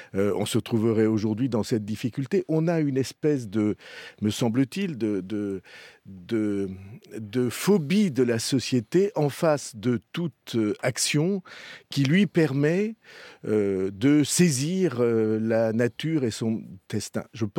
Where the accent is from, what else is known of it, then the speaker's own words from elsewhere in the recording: Nouvelle-Aquitaine, France; le gaz de lac, chez nous, en Béarn, on ne pourrait pas l'exploiter